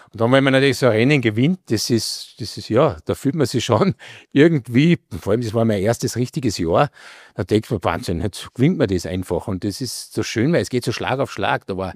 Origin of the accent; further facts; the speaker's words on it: Austria; Ich als Österreicher?